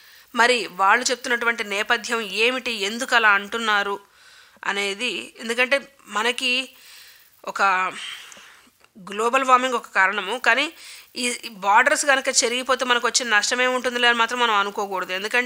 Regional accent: Hyderabad, Telangana, India; నా చిన్నప్పుడు హైదరాబాద్లో ఉన్న చలికి ఇప్పుడు హైదరాబాద్లో ఉన్న చలికి అసలు ఇంచి కూడా సంబంధమే లేదు.

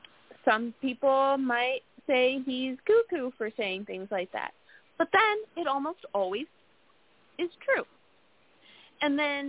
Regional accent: Florida, United States; I was born in Florida, always lived here.

